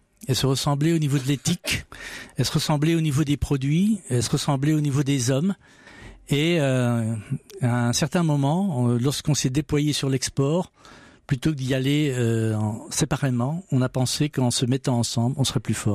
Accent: Normandy, France; On dit chez nous en Normandie, quand on est un peu optimiste, qu'on voit l'herbe pousser.

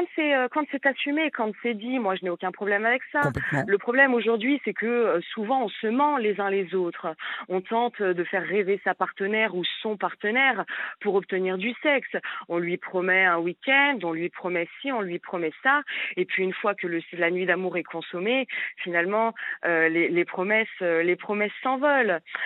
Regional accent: Lyon, Auvergne-Rhône-Alpes, France; je suis lyonnaise, donc j'ai tapé escorte Lyon

